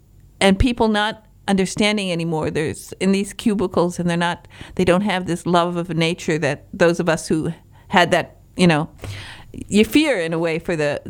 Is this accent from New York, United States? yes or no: no; Florida, United States; we live in Florida. We're from Florida, and the first year that he moved there, he called me.